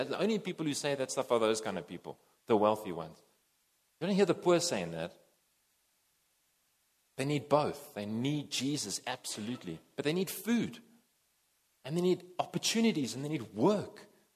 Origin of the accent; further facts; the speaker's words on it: South Africa; as a South African Christian, this is our country. These are our people God has sent us to love and to serve.